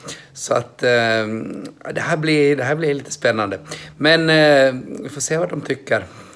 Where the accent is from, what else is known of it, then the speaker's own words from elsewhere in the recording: Ostrobothnia, Finland; den andra är från mina hemtrakter uppe i Österbotten